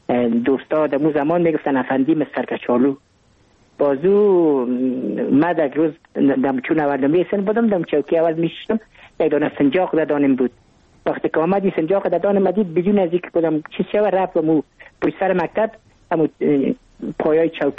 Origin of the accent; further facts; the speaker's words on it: Kabul, Afghanistan; من متولد کابل هستم، در نایه اول کابل تولد شدیم.